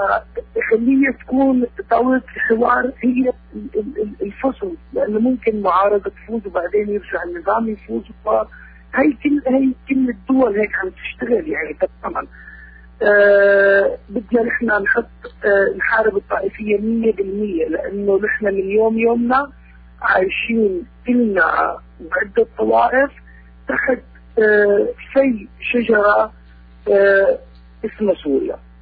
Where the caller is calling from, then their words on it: Austria; أنا عم نحكيكم من النمسا.